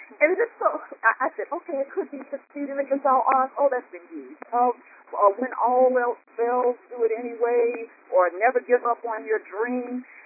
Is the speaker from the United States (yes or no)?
yes; Gainesville, Georgia, United States; I grew up in Gainesville, Georgia. As a teenager, I always wanted to be a model.